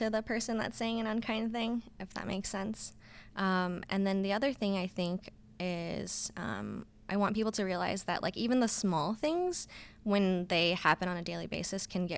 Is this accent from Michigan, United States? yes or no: no; California, United States; how did he know I'm from California?